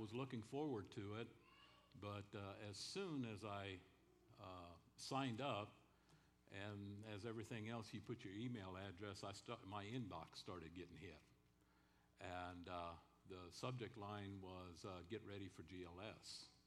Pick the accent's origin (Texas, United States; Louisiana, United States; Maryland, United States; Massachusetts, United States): Texas, United States; Fredericksburg; I and my wife have both were born and raised in Fredericksburg. We have lived most of our lives in Fredericksburg area.